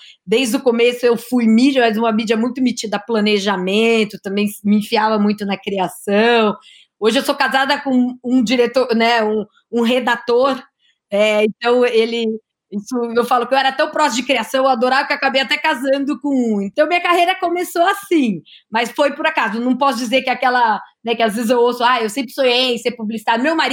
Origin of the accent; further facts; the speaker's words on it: Mogi Mirim, São Paulo, Brazil; Eu sou do interior de São Paulo, caipira, de uma cidade chamada Mojimirim, uma cidade pequena perto de Campinas, ali.